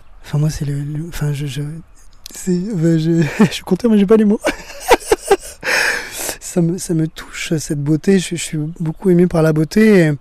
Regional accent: France; c'est ce que j'aurais aimé, moi, en grandissant en France, qu'on me transmette, en fait.

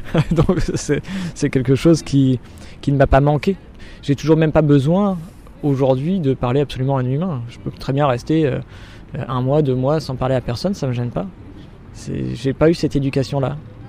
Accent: Normandy, France; on se dit chez moi en Normandie il neige pas

